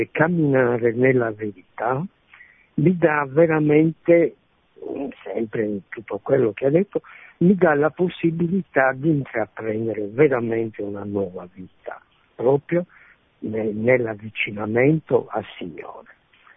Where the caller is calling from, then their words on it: Cagliari, Sardinia, Italy; siamo da Cagliari.